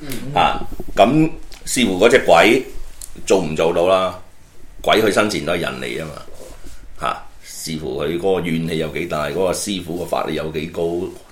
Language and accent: Cantonese; China; 所以泰國人呢請罰，我們中國人請罰